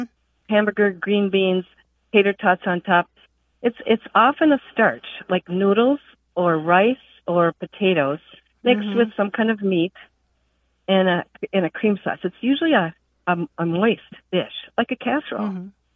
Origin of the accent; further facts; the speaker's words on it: Minneapolis, Minnesota, United States; I'm from Minneapolis, Minnesota, but I have a cabin in Amory, Wisconsin. So I live in two worlds.